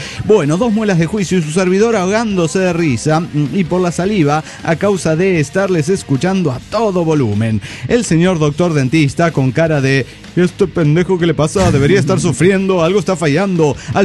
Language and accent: Spanish; Chihuahua, Mexico; de Chihuahua.